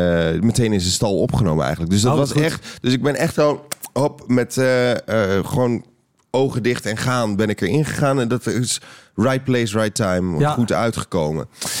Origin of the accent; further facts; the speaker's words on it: Alblasserdam, South Holland, Netherlands; En ik woonde toen nog in Alblasserdam, waar ik ben opgegroeid. Een ellendige plek, staat je Bijbelbelt.